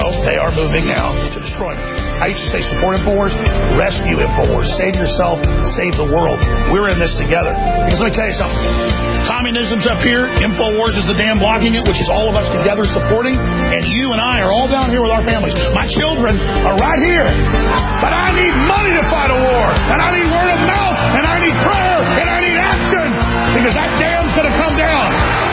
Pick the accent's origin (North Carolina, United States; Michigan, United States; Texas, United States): Texas, United States; You know, growing up in Texas, if the wind turns towards the north, we always get smoke in the fall.